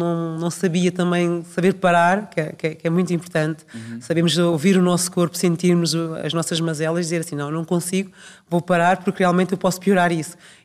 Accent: São Tomé & Príncipe; moved away; sair do meu país de origem, Salto do Meio Príncipe, despedir dos meus familiares, meus avós e virem em busca de uma oportunidade de vida

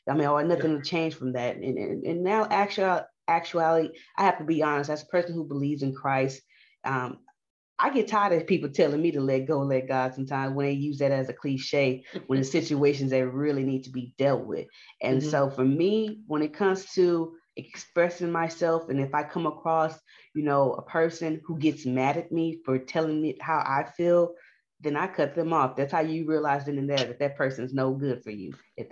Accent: Houston, Texas, United States; and he's from Third Ward, I'm from Fifth Ward.

